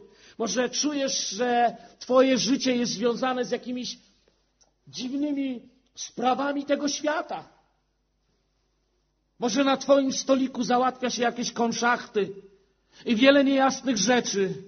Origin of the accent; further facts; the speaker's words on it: Chełm, Lublin Voivodeship, Poland; jestem z Chełma. Chełm się różni od waszych rejonów. Chałpinki, mówią na to Polska B. U nas bociany zawracają, wiecie, bo nie ma gdzie dalej lecieć. Parę kilometrów za Chełmem już jest granica i zupełnie inny świat. Taka Polska B.